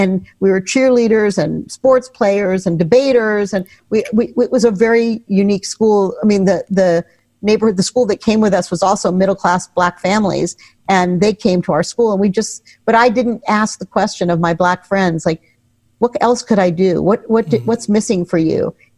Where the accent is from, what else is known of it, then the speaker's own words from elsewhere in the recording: Miami, Florida, United States; I grew up in Miami. It wasn't integrated when I first went to school